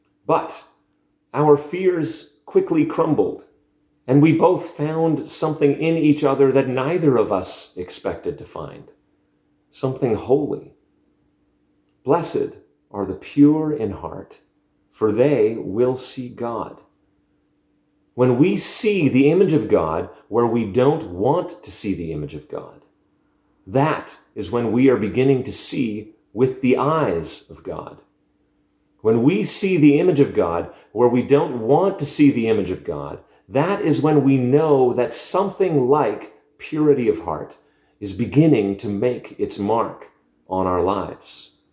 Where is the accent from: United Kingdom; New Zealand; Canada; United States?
Canada; Stony Plain, Alberta; was really close to my hometown in Stony Plain.